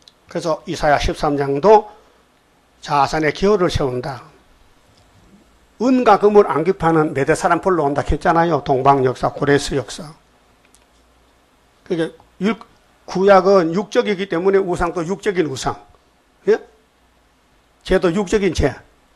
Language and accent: Korean; North Gyeongsang, South Korea; 나는 경상북도에서 왔고